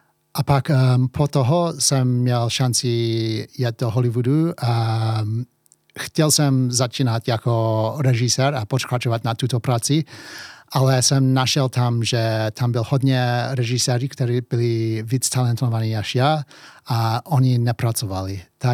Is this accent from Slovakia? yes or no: no; England, United Kingdom; Czech is a second language; now in Czech Republic; asi můžete slyšet, že nenarodil jsem se tady v České republice. Narodil jsem se v Anglii. Moje maminka je Angličanka